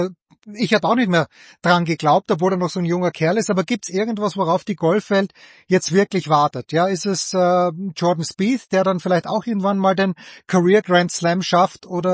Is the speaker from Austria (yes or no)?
yes; Austria; ich bin Österreicher